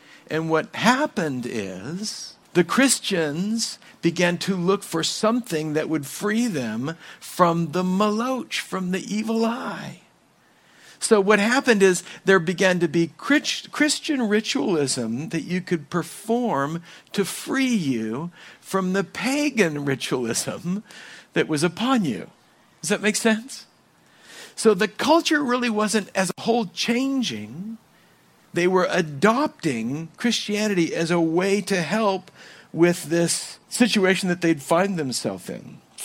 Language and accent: English; California, United States; By the way, I would agree, I'm Californian, so I'm lazy.